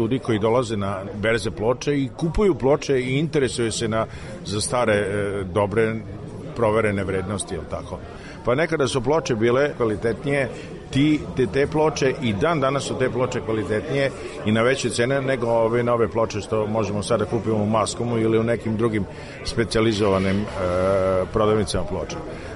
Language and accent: Serbian; Novi Sad, Vojvodina, Serbia; Dolazimo iz Novog Sada